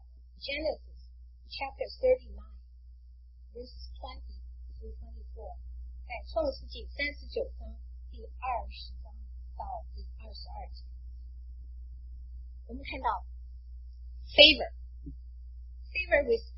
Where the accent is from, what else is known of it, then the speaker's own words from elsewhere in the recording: China; 我现在觉得有些中国的传统，有些中国的成语很有意思。我们中国人形容一个人得胜叫做天时地利人和